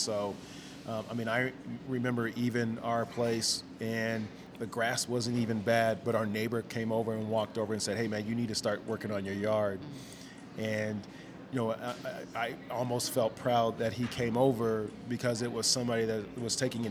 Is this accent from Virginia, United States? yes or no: yes; Virginia, United States; now in Denver, United States; Yeah, so I'm from Virginia. I mean, my dad was in the Air Force, so we moved around a lot. I think we spent most of our time in Virginia.